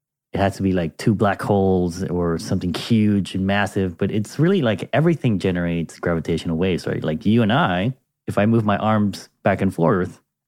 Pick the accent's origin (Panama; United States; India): Panama; like they do in my home country of Panama